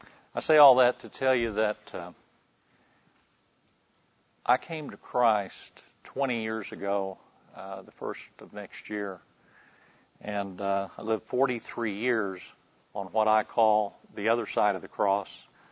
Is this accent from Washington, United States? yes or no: no; Oklahoma City, Oklahoma, United States; born there; I was born in Oklahoma City.